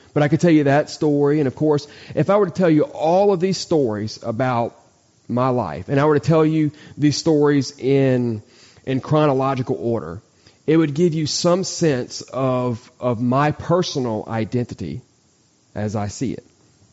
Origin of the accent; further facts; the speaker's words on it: Lafayette, United States; And I could tell you stories about how I grew up in Lafayette with my family, with my mom and my dad, and with my brother and sister.